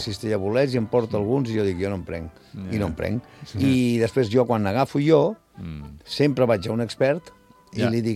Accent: Barcelona, Catalonia, Spain; now in Vilafranca, Spain; portaré 50 anys aquí a Vilafranca i encara em diran, no, aquests que venen de Barcelona

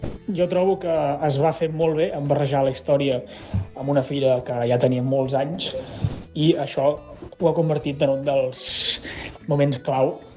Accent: Sant Quintí de Mediona, Catalonia, Spain; soc periodista i soc de Sant Quintí.

